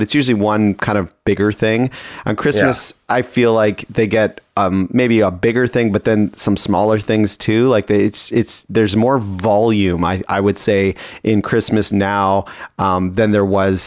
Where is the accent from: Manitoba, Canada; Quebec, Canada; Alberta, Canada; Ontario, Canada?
Ontario, Canada; Toronto; where we grew up in Toronto.